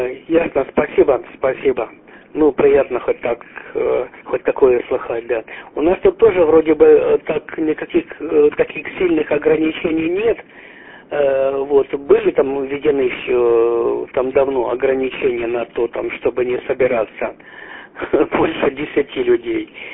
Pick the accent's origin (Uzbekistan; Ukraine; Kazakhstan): Ukraine; Derhachi, Kharkiv Oblast; я сам родом, как я сказал, уже из Харьковской области, из Дергачи